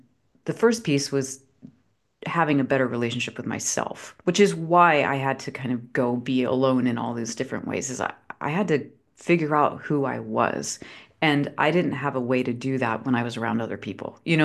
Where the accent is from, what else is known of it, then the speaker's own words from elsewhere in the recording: East Coast, United States; So I, you know, we were talking about growing up on the East Coast, going to the good schools, all of that. So I'm an East Coast girl.